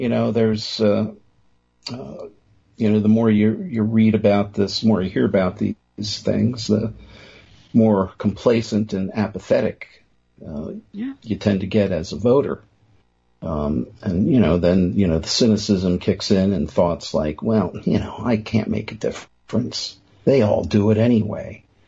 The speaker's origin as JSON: {"language": "English", "region": "Pennsylvania", "country": "United States", "tie": "born or raised there", "said": "you have a state like Pennsylvania, my home state, where citizens don't even have the right, the constitutional right, to call for referendums."}